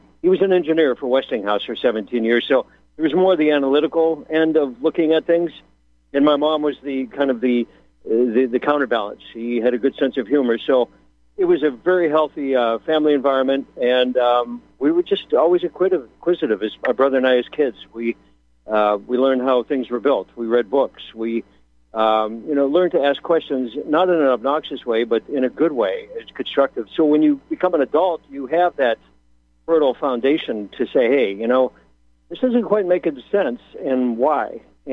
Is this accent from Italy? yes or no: yes; Italy; born there; English is a second language; I was bilingual when I was a young child. I was born in Italy, and I had to learn English as a second language.